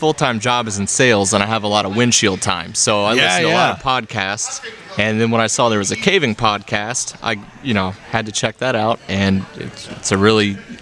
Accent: Huntingburg, Indiana, United States; I'm from Huntingburg, Indiana, and I've been caving. Well, probably since I was 5 or 6 years old, something like that.

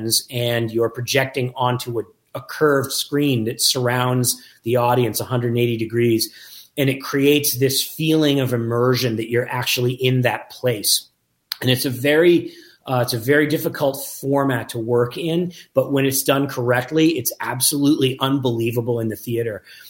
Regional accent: Boston, Massachusetts, United States; so, you know, I'm from Boston, and our IMAX theater in Boston is what they currently call an IMAX dome theater

